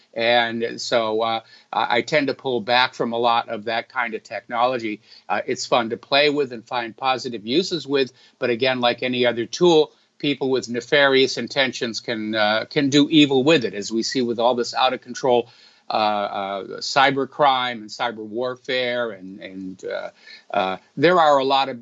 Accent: New England, United States; Politically, of course, when I was in my youth, growing up in New England, I never, ever, ever dreamt I would see our nation go the way it has gone politically

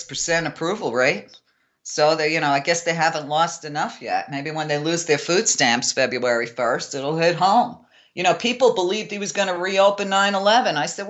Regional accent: New York, United States; Listen, Trump is 3 years older than me and I grew up in New York at the same time.

